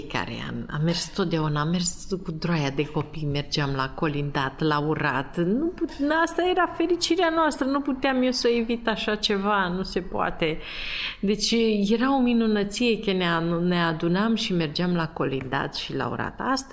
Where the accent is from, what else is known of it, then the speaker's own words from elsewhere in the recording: Târgu Frumos, Iași County, Romania; eu sunt din Târgu Frumos și părinții mei stau lângă bifurcația Roman Pașcani, la Strada Mare.